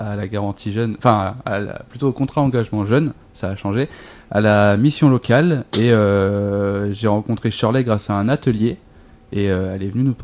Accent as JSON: {"language": "French", "town": "Beaumont-sur-Oise", "region": "Île-de-France", "country": "France", "said": "Là, je suis de Beaumont là."}